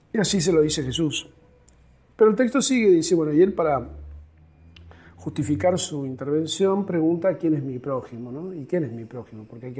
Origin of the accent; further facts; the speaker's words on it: Argentina; aunque por supuesto también como todo argentino que paga impuestos reniego desde algunas cosas